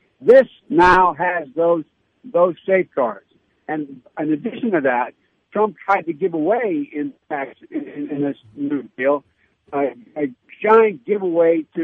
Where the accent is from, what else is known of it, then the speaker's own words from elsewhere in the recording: Delaware, United States; like they did up in my home state of Delaware, used to be a big auto manufacturer